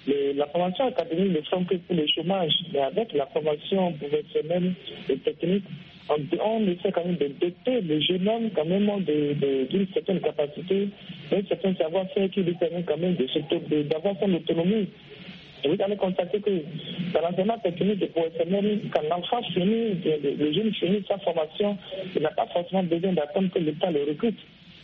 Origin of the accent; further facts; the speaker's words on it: Benin; chez nous au Bénin ici